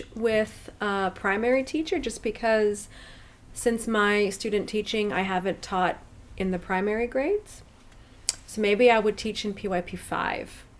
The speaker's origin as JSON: {"language": "English", "region": "Washington", "country": "United States", "said": "I am from the U.S., from the state of Washington. I tell everybody I'm from Seattle, but I'm really from a small town about an hour outside Seattle that usually people haven't heard of."}